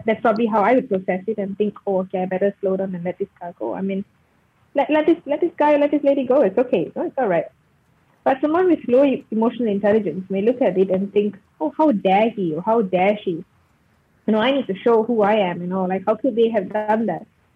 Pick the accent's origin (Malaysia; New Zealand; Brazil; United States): Malaysia; Ipoh, Perak; I'm from Ipoh, so we used to travel quite a bit.